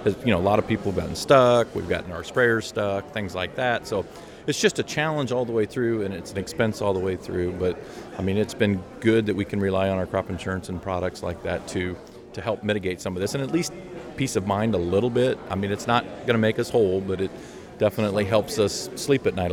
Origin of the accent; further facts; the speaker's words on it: Illinois, United States; from Mercer County, Illinois, up by the Quad Cities.